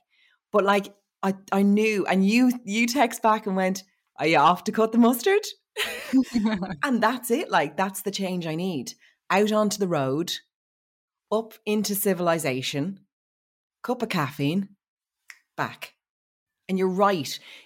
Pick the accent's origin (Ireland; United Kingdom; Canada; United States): Ireland; Dublin, Leinster; And he was like, where are you from? I said, I'm from Dublin.